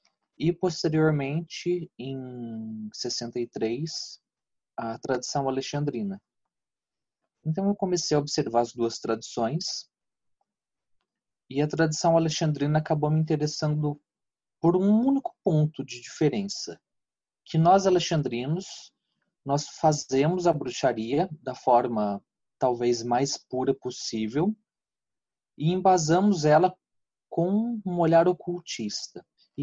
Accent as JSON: {"language": "Portuguese", "town": "Aparecida", "region": "São Paulo", "country": "Brazil", "tie": "born there", "said": "Eu nasci em Aparecida, né, uma cidade extremamente religiosa. Tive uma educação muito católica."}